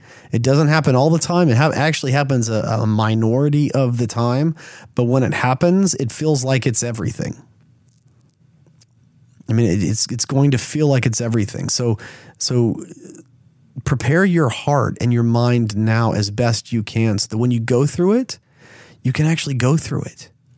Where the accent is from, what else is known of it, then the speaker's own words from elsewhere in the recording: Texas, United States; now in Missouri, United States; I grew up in Texas. I live in Missouri now.